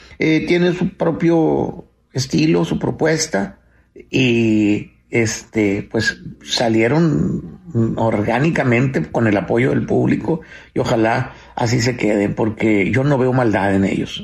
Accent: Monterrey, Nuevo León, Mexico; Yo soy de Monterrey y los tacos de barbacoa de ahí no te los cambio por los de ningún lado, ¿verdad?

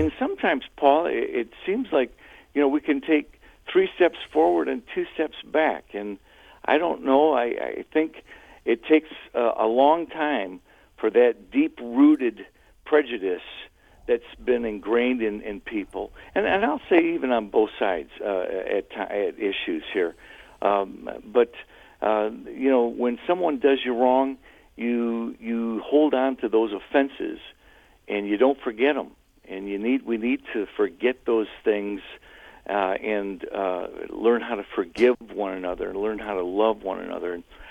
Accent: South Park, Michigan, United States; I was raised in South Park. I didn't understand. Some of my best friends were black boys

